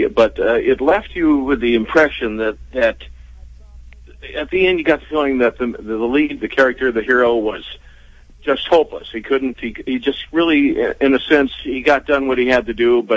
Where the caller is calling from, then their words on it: Michigan, United States; Hi, well, I'm calling from Michigan